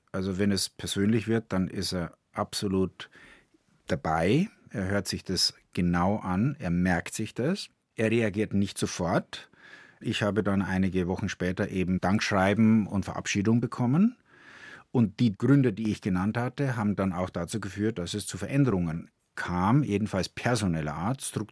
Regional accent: Kareth, Bavaria, Germany; Ich bin in dem Ort Karet bei Regensburg aufgewachsen

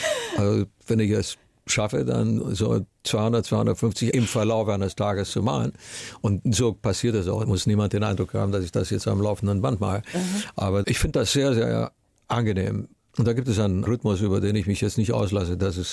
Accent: Romania; Geprägt haben mich meine Kindheit in Rumänien

